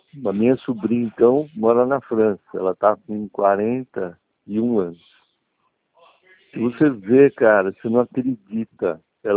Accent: Jundiaí, São Paulo, Brazil; eu nasci em São Paulo, né? Aí fui para Jundiaí com 7 anos e morava num sítio de quase 300 alqueires que virou um bairro.

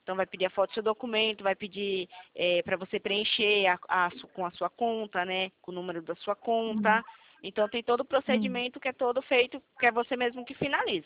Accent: Itatiba, São Paulo, Brazil; Eu sou de Itatiba, São Paulo

